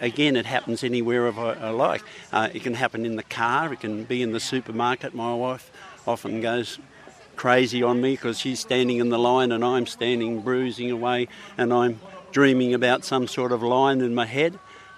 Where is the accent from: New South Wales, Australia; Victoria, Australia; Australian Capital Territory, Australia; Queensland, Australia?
New South Wales, Australia; Young; I'm from Young in New South Wales.